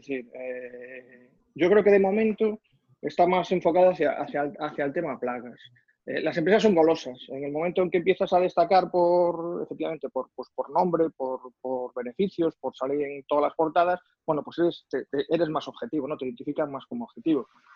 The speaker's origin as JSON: {"language": "Spanish", "region": "Galicia", "country": "Spain", "said": "La pregunta te la devuelvo como buen gallego."}